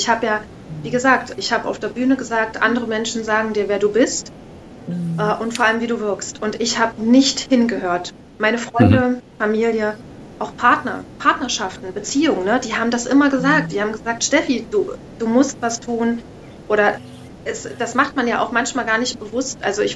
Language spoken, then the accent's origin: German; Tangermünde, Saxony-Anhalt, Germany; also ich bin in Tangermünde groß geworden und wir haben so eine Stephanskirche mit einem Wahnsinnskirchturm